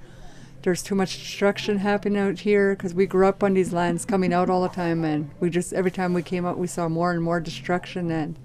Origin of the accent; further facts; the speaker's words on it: British Columbia, Canada; from the Unist'ot'en.